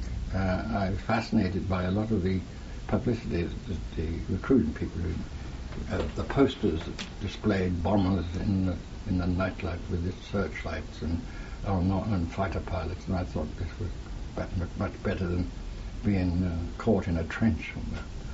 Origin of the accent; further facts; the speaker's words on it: Cardiff, Wales, United Kingdom; born there; Yes, I was born in Cardiff in October of 1922.